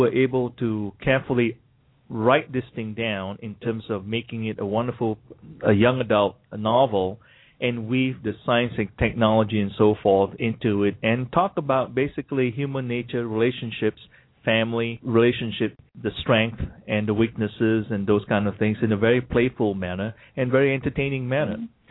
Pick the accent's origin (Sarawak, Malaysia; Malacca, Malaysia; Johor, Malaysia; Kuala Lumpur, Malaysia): Malacca, Malaysia; I'm originally from Malacca, Malaysia, and we have a huge Portuguese settlement in Malacca, Malaysia.